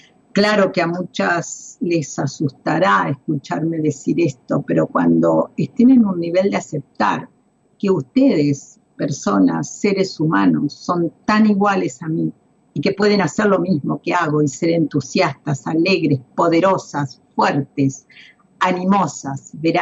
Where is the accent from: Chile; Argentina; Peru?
Argentina; Villa Clara, Entre Ríos; la escuela primaria, la escuela secundaria que realicé en mi pueblo, en Villa Clara, Entre Ríos.